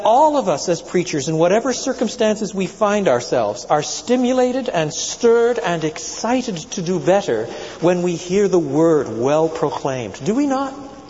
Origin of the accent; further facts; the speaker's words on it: French Canada, Canada; I grew up in French Canada in the lean years, where a big church had 30 people.